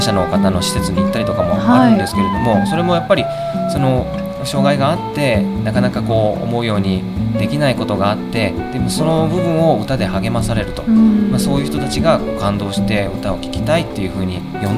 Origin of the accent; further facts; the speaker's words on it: Kobe, Hyogo, Japan; 僕自身は神戸でずっと生まれ育ちまして